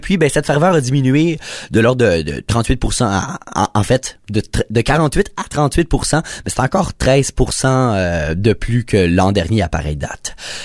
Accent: Quebec, Canada; qui continuent de sillonner les routes de chez nous, au Québec

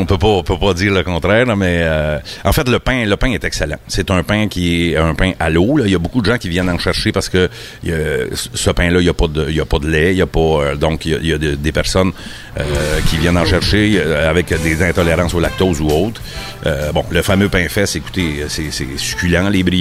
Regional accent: Saint-Côme, Quebec, Canada; T'sais, moi, je suis natif de Saint-Côme

